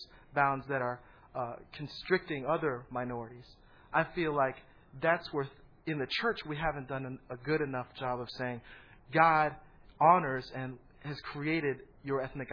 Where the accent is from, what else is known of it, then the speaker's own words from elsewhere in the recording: Tulsa, Oklahoma, United States; also born or lived in Dallas; I was born in Dallas. I lived in Tulsa, Oklahoma. There were no Asians in Tulsa, Oklahoma.